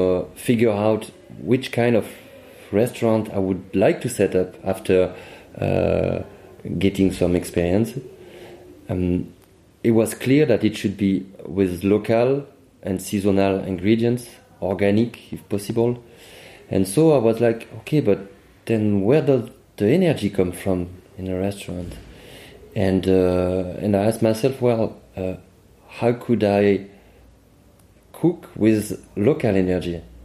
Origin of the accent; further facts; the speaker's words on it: Marseille, Provence-Alpes-Côte d'Azur, France; English is a second language; I'm from France, Marseille, quite a sunny place.